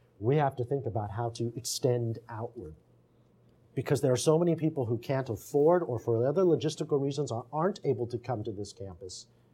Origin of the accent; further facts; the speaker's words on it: United States; growing up in America here as an Asian American, you almost have this mindset of understanding you're living in two worlds all the time.